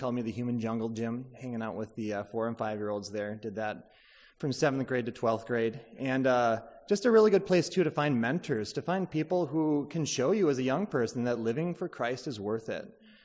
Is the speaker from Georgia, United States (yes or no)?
no; Maple Grove, Minnesota, United States; I grew up in Maple Grove, kind of the northwest suburbs up there. And we went to an evangelical free church growing up.